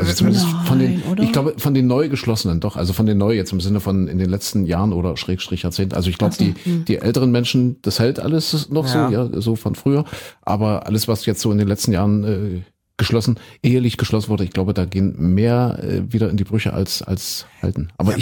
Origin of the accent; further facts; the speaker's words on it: eastern Germany, Germany; ich bin ja ein Kind der DDR